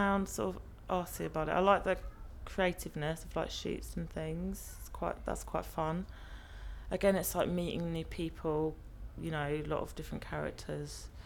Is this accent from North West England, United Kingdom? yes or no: no; Carshalton, London, United Kingdom; born there; in Carshalton, unfortunately, because it's not a very nice hospital.